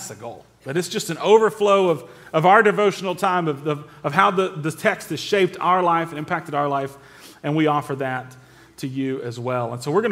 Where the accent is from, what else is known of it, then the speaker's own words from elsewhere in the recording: Wilmore, Kentucky, United States; I come from Wilmore, Kentucky. I live down the road, not too far, about an hour and a half, in just outside of Lexington in Wilmore, Kentucky.